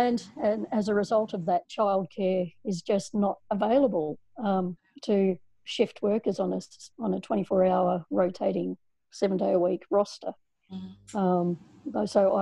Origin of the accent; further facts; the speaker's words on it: Frankston, Victoria, Australia; And ironically, my first grad program that I got was in my hometown. So I thought, that's just hilarious. So I ended up getting my first job at Frankston Hospital, which is now part of Peninsula Health Network in Victoria.